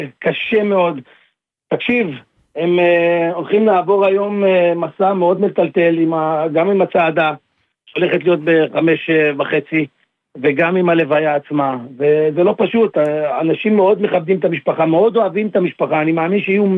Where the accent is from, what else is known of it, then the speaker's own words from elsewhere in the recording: Tel Aviv, Tel Aviv District, Israel; אז אני בתל אביב גדלתי, נולדתי